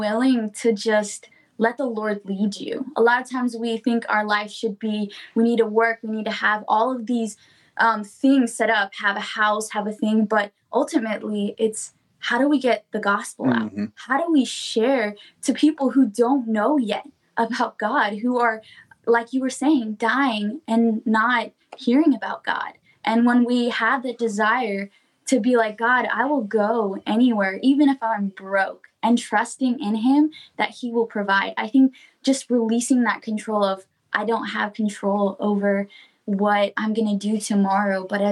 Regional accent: Peru; I grew up in Peru.

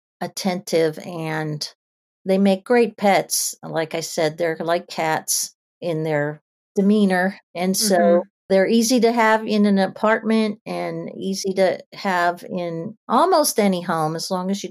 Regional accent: Pittsburgh, Pennsylvania, United States; So I live in Virginia now, but, you know, I told you I grew up in Pittsburgh.

